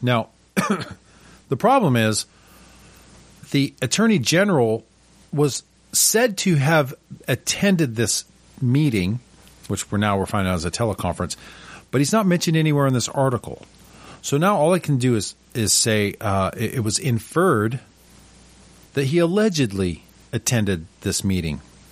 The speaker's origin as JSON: {"language": "English", "region": "Scotland", "country": "United Kingdom", "said": "I'm Scottish"}